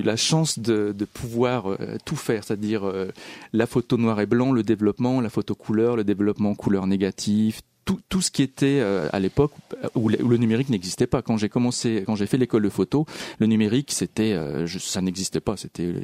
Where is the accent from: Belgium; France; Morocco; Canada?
France; Hauts-de-France; Voilà, c'est on va dire, je suis un ch'ti. C'est typiquement la région ch'timi.